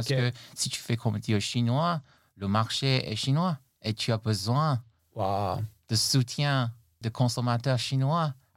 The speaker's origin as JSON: {"language": "French", "country": "Taiwan", "said": "je viens de Taïwan."}